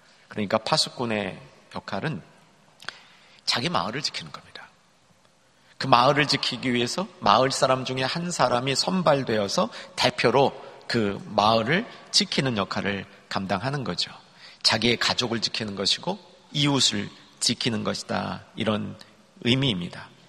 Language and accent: Korean; Seoul, South Korea; 저는 어려서 서울에서 태어나서 자랐습니다.